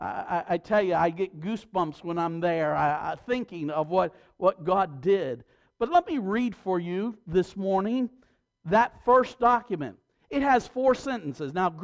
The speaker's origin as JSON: {"language": "English", "town": "Knoxville", "region": "Tennessee", "country": "United States", "tie": "born or raised there", "said": "my father was a preacher, is a preacher, and we grew up in Knoxville, Tennessee. We had a garden the size of an acre."}